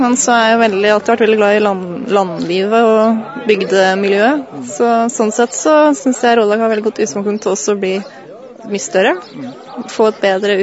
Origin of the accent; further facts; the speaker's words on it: Kongsberg, Buskerud, Norway; moved away; Jeg kommer fra Kongsberg.